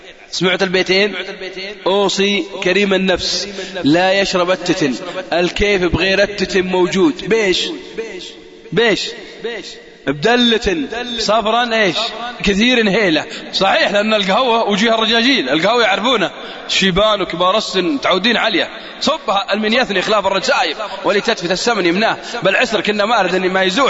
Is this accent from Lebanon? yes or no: no; Saudi Arabia; باكستاني عاش عندنا في السعودية وراح لبلاده